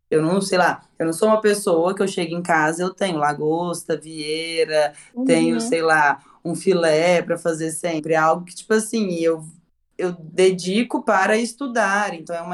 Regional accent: Minas Gerais, Brazil; eu sou mineira, criada em uma família que ama cozinhar.

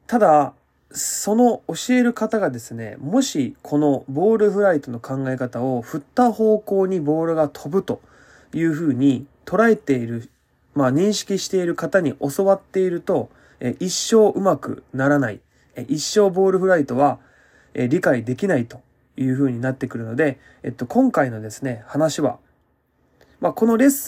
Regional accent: Kansai, Japan; 自分関西人なんですけど、

